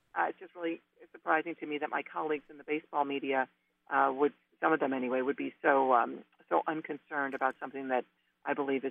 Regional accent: Toledo, Ohio, United States; I grew up in Toledo, and we were Tigers fans as kids.

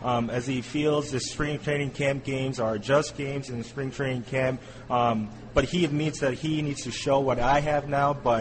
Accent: South Korea; English is a second language; moved away as an adult; I'm from Korea

